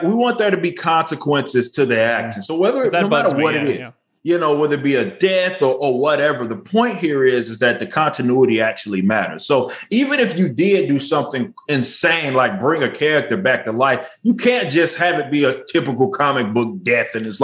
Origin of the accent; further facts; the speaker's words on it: Dallas, Texas, United States; also born or lived in Arlington / Mansfield; I'm from Dallas, South Dallas, Oak Cliff area, and my senior year and junior year was spent in a town that was like 30 minutes away in Arlington, Mansfield area.